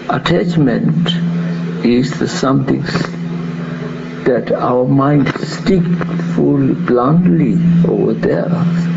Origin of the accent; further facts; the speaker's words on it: Tibet, China; English is a second language; now in India; I was born in Tibet, near Lhasa.